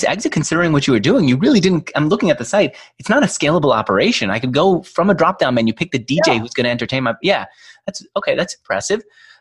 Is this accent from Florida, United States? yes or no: no; Queens, New York, United States; You grew up in New York in Manhattan. I grew up in Queens. I always wanted to move to Manhattan.